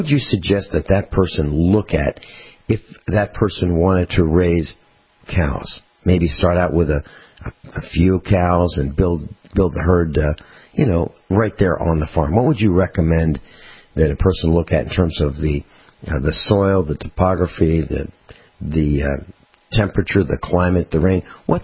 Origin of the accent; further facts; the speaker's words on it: East Coast, United States; When I was growing up in the East Coast, I lived in in the countryside. Everybody had 1 acre in this particular area that I was living in. And this is during the 50s and the 60s.